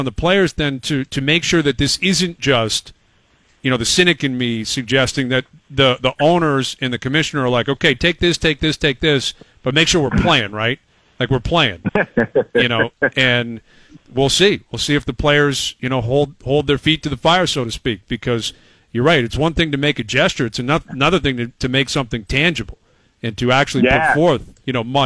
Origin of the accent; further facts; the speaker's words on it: Toronto, Ontario, Canada; So we represent Ontario, two Ontario boys. We're both from Toronto.